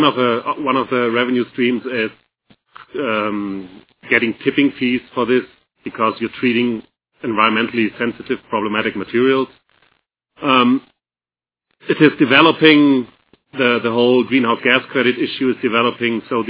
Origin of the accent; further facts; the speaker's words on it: Germany; English is a second language; I'm talking a little bit about biogas in Germany because I'm from Germany